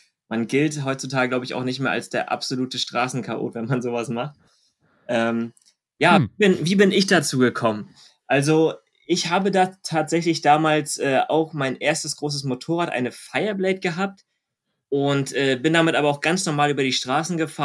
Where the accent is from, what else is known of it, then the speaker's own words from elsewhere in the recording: Schwerin, Mecklenburg-Vorpommern, Germany; bei mir in Schwerin, das ist die Stadt, wo ich herkomme